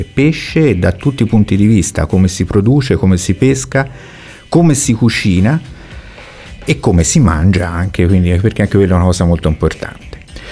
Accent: Florence, Tuscany, Italy; vengo da Firenze

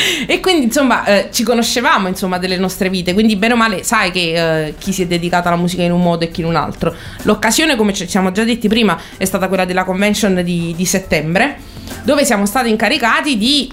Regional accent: Naples, Campania, Italy; da napoletani insomma capirai che magari ti incontri spesso nell'arco di una giornata per il caffè

